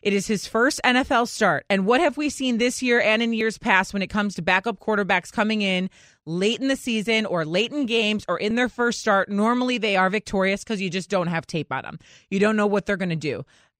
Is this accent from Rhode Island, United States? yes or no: no; Chicago, Illinois, United States; I've made it clear I'm a Bears fan. I'm from Chicago.